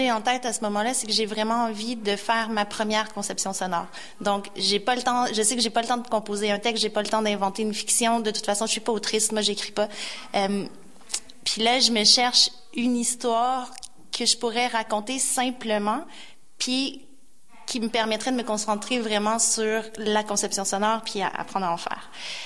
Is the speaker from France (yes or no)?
no; Quebec City, Quebec, Canada; J'ai grandi à Québec, puis quand j'avais 16 ans, je passais mon temps, je traînais sur les Portes Saint-Jean.